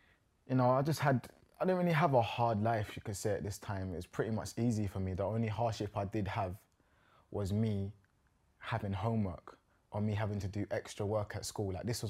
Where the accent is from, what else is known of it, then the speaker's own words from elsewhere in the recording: London, United Kingdom; also born or lived in Kent; Grew up in the outskirts of South London, also the outskirts of Kent, kind of in between the both.